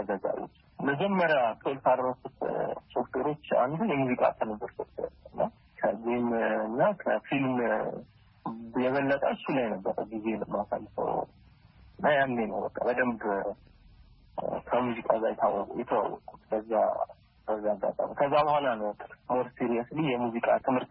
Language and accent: Amharic; Addis Ababa, Ethiopia; born there; የተወለድኩት አዲስ አበባ ወደ ስለሃ አካባቢ ነው። ስለዚህ እዛው አካባቢ ነው ትምህርት ቤት እዛው ከጎኑ ያለ ሊሴ ገብረ ማርያም እግር እየሄድኩኝ የተማርኩት